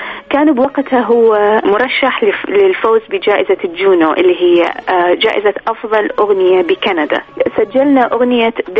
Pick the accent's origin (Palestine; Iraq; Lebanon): Iraq; now in Toronto, Canada; أنا مغنية عراقية وحابة أسوي مشروع أنه أربط بالكلام العراقي ويا الموسيقى الحديثة